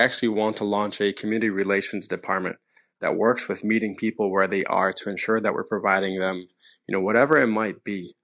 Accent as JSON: {"language": "English", "town": "Dearborn", "region": "Michigan", "country": "United States", "tie": "born or raised there", "said": "And what we demonstrate here in Dearborn, in my hometown, is that people are willing to elect an individual based on the direction in which they lead, no matter the direction in which they pray."}